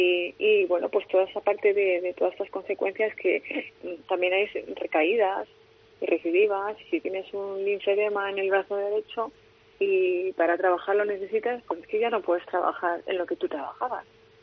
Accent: Asturias, Spain; que soy asturiana con suerte, que me encanta tener muchas razones para ir a Asturias

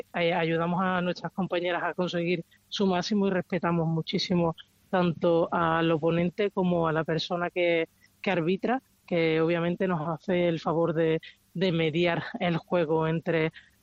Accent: Spain; aunque el rugby esté creciendo ahora en España, las españolas también podemos dar un nivel internacional

